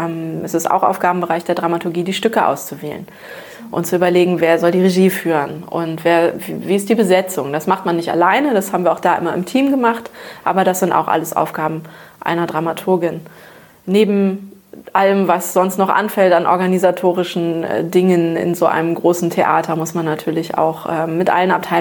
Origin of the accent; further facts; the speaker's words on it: Brake, Lower Saxony, Germany; Ich komme aus der Wesermarsch. Ich komme aus Harriawurp bei Brake. Das ist ein kleines Dörfchen, gehört zur Stadt Brake.